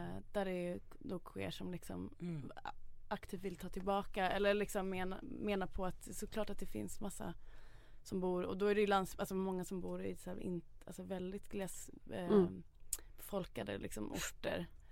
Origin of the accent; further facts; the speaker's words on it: Stockholm, Stockholm County, Sweden; Och jag är uppvuxen i Stockholm, men massa kompisar som är liksom uppvuxna på mindre orter så här.